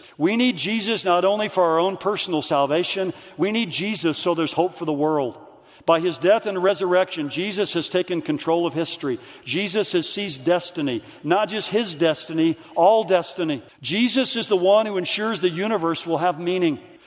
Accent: Oklahoma, United States; this is football season, you know, I'm from Oklahoma, everybody down there loves football

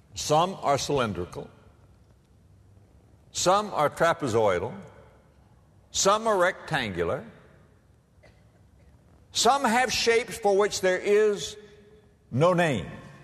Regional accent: Florida, United States; now in Memphis, United States; From my home state of Florida, perhaps we'd have Carlstone.

